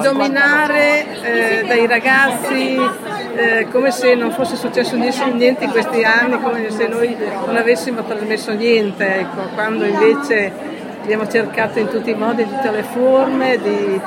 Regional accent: Ferrara, Emilia-Romagna, Italy; Io sono un'emiliana, sono di Ferrara, quindi la mia regione è fortissima.

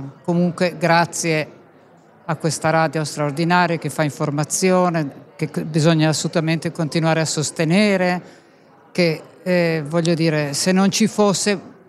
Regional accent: Milan, Lombardy, Italy; Sono di Milano

